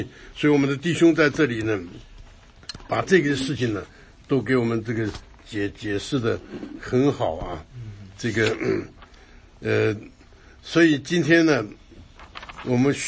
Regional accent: China; 这个算呢是算数的算，不是我们中国人讲了，哎，算了吧

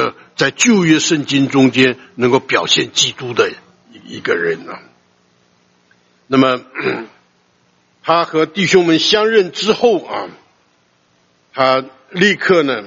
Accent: China; 我们中国人常常讲这宰相肚里能撑船，对不对啊？

